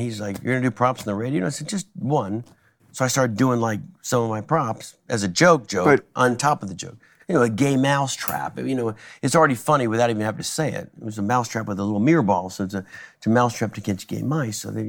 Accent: Florida, United States; My dad worked at the Space Center, and that's why I'm from Florida.

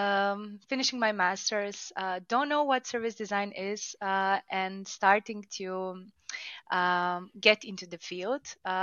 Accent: City of Zagreb, Croatia; English is a second language; I'm from Croatia. I'm an experience designer, currently located in Zagreb

